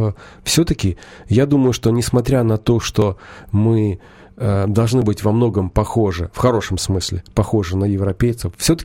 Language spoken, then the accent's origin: Russian; Ukraine; я лично очень горжусь, что я украинец.